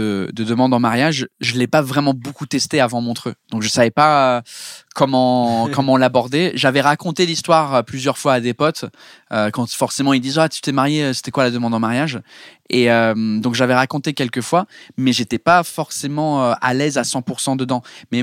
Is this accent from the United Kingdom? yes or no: yes; England, United Kingdom; Les Anglais, on parle pas beaucoup avec nos mains